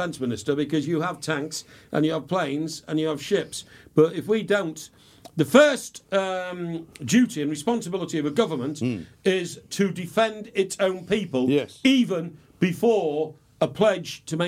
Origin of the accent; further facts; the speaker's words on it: Chester, North West England, United Kingdom; And I grew up in Chester.